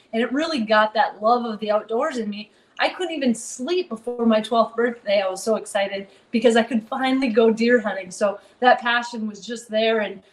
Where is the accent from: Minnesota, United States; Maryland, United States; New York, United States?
Minnesota, United States; Paynesville; So I grew up in Painesville. It's just a tiny little town with about 2,500 people between St. Cloud and Wilmer. So west central Minnesota, small town life, absolutely loved it.